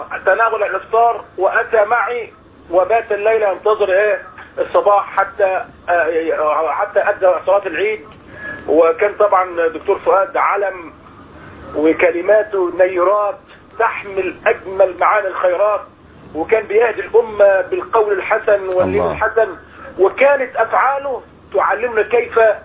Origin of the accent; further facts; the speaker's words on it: Mansoura, Dakahlia, Egypt; انا المنصوره مشرف عام الجمعيات الشرعيه بالدقهليه.